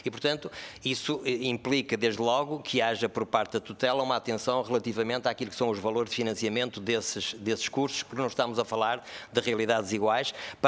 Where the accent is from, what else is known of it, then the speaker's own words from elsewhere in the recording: Portugal; todos nós somos portugueses e preocupados com a nação